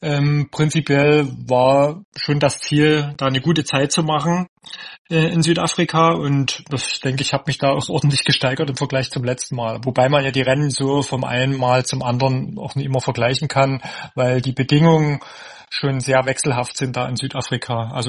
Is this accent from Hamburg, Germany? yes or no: no; Neustadt in Sachsen, Saxony, Germany; ich komme aus Neustadt in Sachsen und mache Triathlon jetzt so, 10 Jahre lang